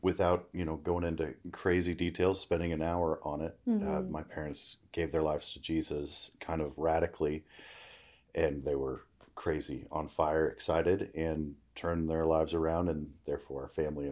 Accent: Canada; born there; Yeah, I was born in Canada, born into a family of atheists

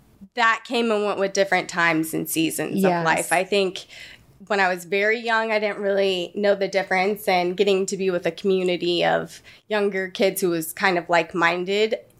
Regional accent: Indianapolis, Indiana, United States; I am from Indiana. I grew up over in the east side of Indianapolis around 42nd and Emerson.

